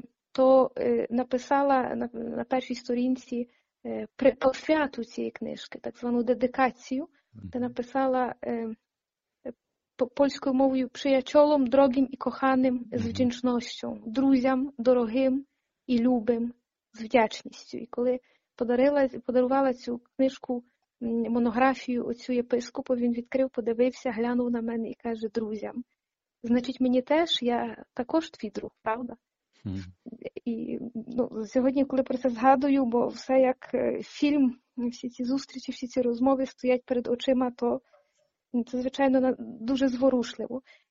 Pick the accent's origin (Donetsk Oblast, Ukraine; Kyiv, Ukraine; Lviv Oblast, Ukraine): Lviv Oblast, Ukraine; Horodok; тому що я родом з Городка.